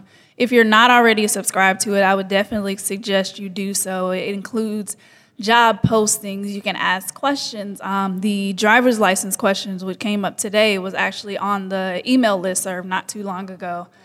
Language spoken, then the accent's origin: English; North Carolina, United States; So, as Mr. Davis said … I am from North Carolina.